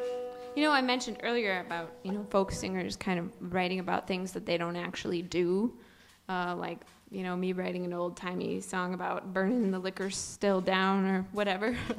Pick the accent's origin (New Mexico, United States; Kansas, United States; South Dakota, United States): South Dakota, United States; Milbank; I grew up outside of Milbank. And my dad milked usually around 20 cows at a time.